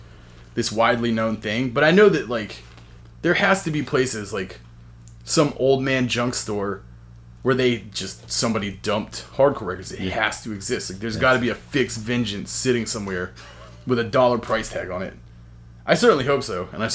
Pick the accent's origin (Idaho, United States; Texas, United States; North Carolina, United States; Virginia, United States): North Carolina, United States; I'm originally from North Carolina. Mm. Like 45 minutes north of Raleigh.